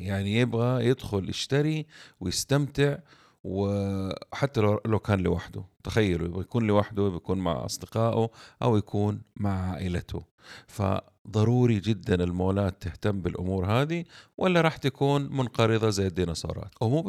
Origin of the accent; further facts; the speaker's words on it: Saudi Arabia; زي مثلا عندنا في السعودية الناس بتنتقل كثير من جدة بتروح على الرياض